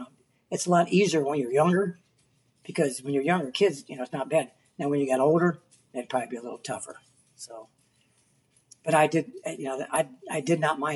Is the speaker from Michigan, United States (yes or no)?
no; St. Louis, Missouri, United States; also born or lived in Granite City; I lived mostly in St. Louis. It just depends. We bounced all over. My dad was in the Air Force, so we bounced all over the United States.